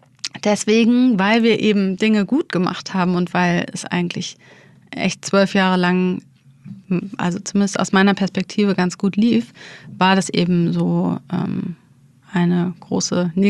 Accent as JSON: {"language": "German", "region": "North Rhine-Westphalia", "country": "Germany", "said": "Wir sind beide aus NRW"}